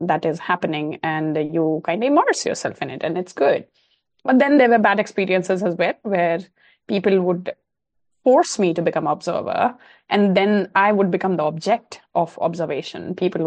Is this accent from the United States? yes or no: no; India; I grew up in India in a very small town where everyone knows everyone